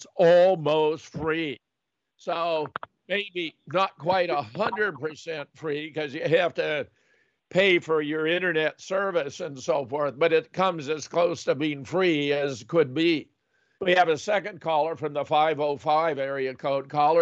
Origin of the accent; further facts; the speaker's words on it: California, United States; born there; Californians, I was born in California, I have many contacts in California